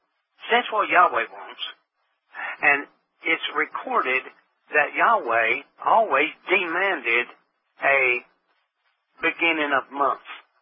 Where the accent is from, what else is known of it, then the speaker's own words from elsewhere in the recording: Tennessee, United States; born there; back in 1937 when I was born, there was probably a Gregorian calendar hanging in the little storefront building that I was born in here in Tennessee.